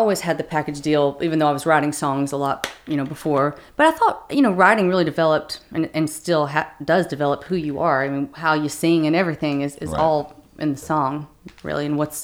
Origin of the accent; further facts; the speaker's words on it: Knoxville, Tennessee, United States; It's so hard for me because like my voice is so country and I'm from Knoxville, Tennessee